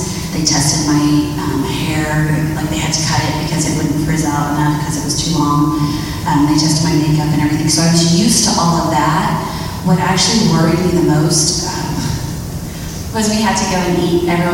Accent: Panama City, Florida, United States; born there; also born or lived in England; No, I was born in Panama City, Florida.

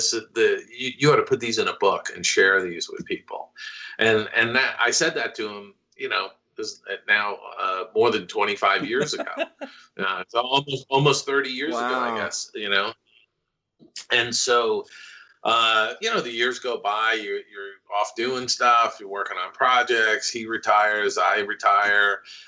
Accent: New York, United States; now in Los Angeles, United States; I'm originally from New York. So I had never been to Disneyland until about 1980, 81.

